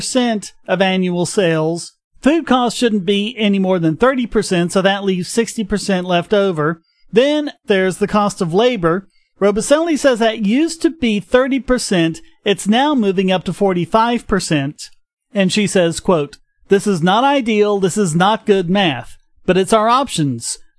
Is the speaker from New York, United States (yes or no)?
yes; New York, United States; It's that energy I felt when I was growing up in New York. I've been here my entire life